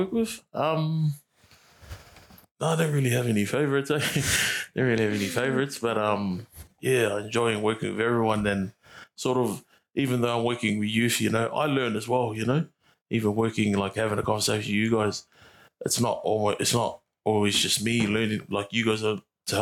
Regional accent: Thomastown, Victoria, Australia; So I grew up in northern suburbs, so that's like Thomastown, if you guys any of those know.

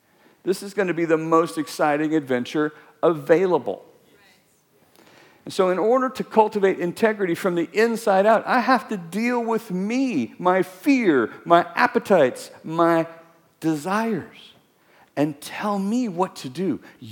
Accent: Weaverville, United States; I grew up in Weaverville. I was there for 20 years.

